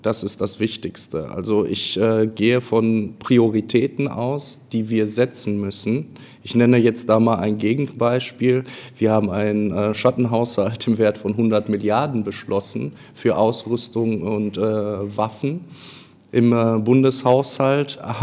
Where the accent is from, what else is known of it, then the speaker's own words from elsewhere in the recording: Castrop-Rauxel, North Rhine-Westphalia, Germany; born there; Ich bin 35 Jahre alt, geboren in Castrop-Rauxel.